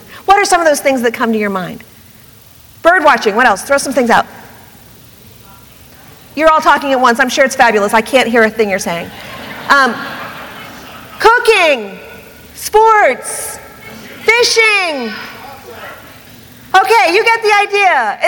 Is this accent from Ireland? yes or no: no; Columbus, Ohio, United States; I grew up near Columbus, Ohio. It's the test market for every fast food chain there is.